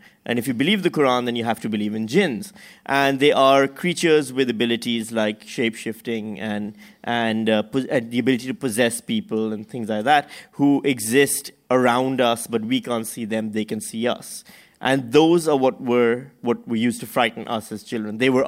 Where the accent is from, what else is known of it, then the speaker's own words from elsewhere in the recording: Pakistan; But that's not the djinn that we grew up with in Pakistan